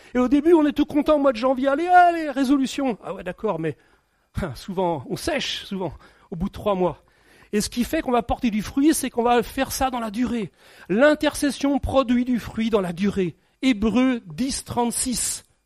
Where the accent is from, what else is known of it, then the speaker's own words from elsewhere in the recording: France; En tant que Français, il faut qu'on change ça.